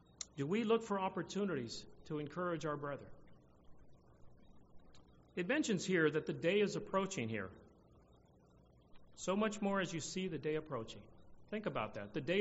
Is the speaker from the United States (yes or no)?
yes; Pasadena, California, United States; I grew up in California in a big city, Pasadena, California.